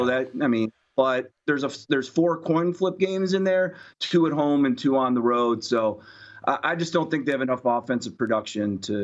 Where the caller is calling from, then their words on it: Rochester, New York, United States; Rochester, upstate New York.